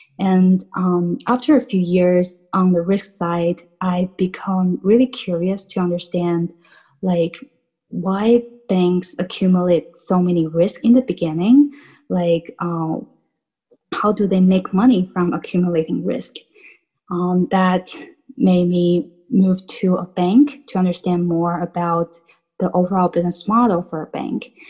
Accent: China; I was born and raised in China.

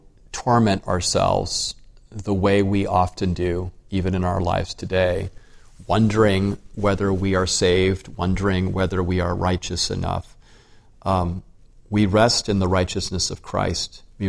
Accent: Michigan, United States; I grew up in Michigan where there was a lot of snow.

